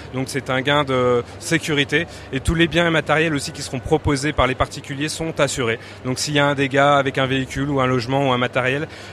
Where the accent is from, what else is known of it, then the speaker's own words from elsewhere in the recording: Dijon, Bourgogne-Franche-Comté, France; Alors, nous, on est de Dijon, et ça on le revendique, on est de Bourgogne.